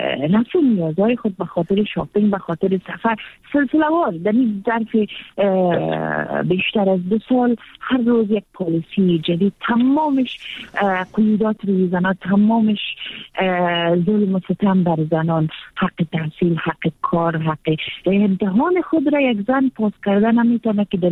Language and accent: Persian; Afghanistan; ما زن هستیم، ما در جامعه افغانستان به دنیا آمدیم، بزرگ شدیم